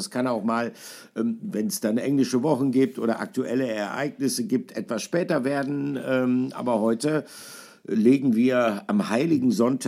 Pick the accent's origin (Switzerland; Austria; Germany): Germany; North Rhine-Westphalia; Ja, ich bin Westfale. Ich bin sogar von der Geburt her Ostwestfale. Wir sind vom Naturell her eher zurückhaltend.